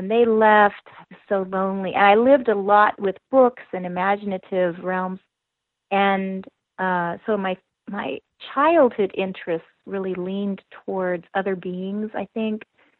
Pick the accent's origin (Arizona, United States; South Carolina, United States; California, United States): California, United States; Pasadena; Well, I was born in Pasadena, California. So I lived in the Southern California area. We moved out of Pasadena area or downtown when I was about 8 over to the coast. And I really enjoyed growing up there.